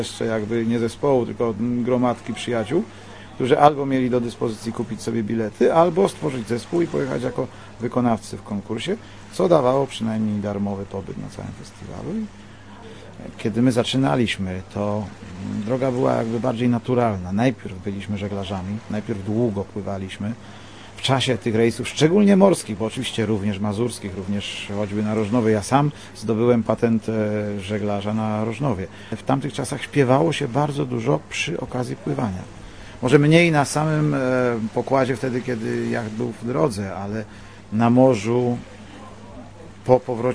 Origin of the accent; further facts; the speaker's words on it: Kraków, Lesser Poland, Poland; also born or lived in Łódź; ja jestem Krakus z dziada pradziada i tam się urodziłem. I tam, chociaż już wtedy mieszkałem w Łodzi